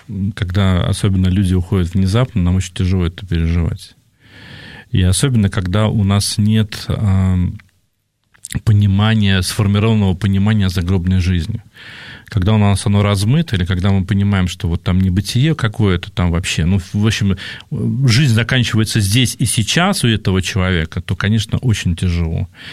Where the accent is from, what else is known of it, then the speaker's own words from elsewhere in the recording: Samara Oblast, Russia; Я когда воспитывался в деревне в Самарской области